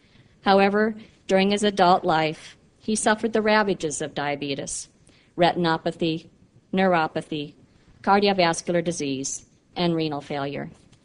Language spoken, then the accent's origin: English; Des Moines, Iowa, United States; I chose to stay at UIHC rather than go back to my hometown of Des Moines because I believed it would provide a good learning experience for a new grad